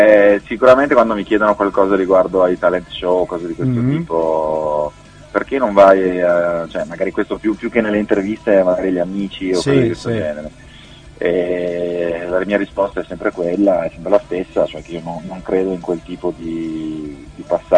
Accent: Veneto, Italy; No, ma no, sono veneto, quello sì sicuramente

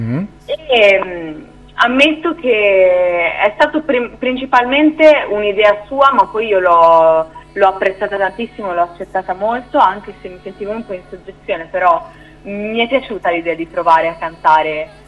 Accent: Emilia-Romagna, Italy; non sono napoletana, mm-hmm. E infatti io sono romagnola

